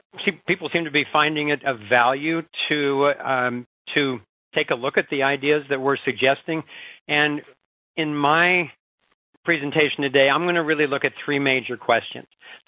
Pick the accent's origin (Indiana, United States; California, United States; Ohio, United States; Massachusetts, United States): Ohio, United States; I was born and raised in Ohio. I grew up in a very Republican district of southern Ohio